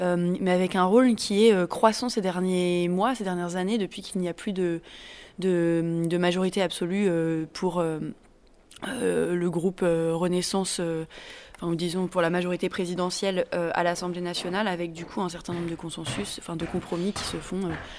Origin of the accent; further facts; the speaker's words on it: Brittany, France; moved away as an adult; also born or lived in Belgium; now in Vienna, Austria; sénatrice écologiste, représentant les Français de l'étranger. Je suis originaire de Bretagne, j'ai fait des études franco-allemandes, j'ai vécu pendant ces dernières années à l'étranger, en Belgique et puis maintenant en Autriche, à Vienne.